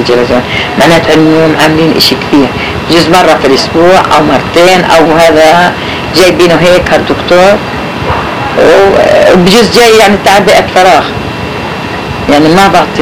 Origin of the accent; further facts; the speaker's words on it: Palestine; انا ابن فلسطين